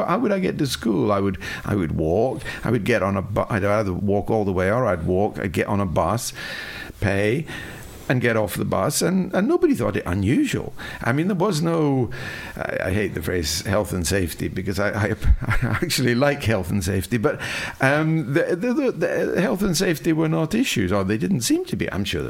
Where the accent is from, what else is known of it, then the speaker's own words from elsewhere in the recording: Dundee, Scotland, United Kingdom; I grew up in Dundee